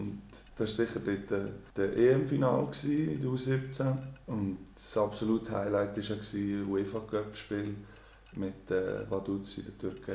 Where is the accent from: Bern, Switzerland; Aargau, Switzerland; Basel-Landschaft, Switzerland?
Aargau, Switzerland; Rupperswil; Und dann bin ich dann auch zum FC Rupperswil gegangen. Das ist der Ort, wo ich aufgewachsen bin.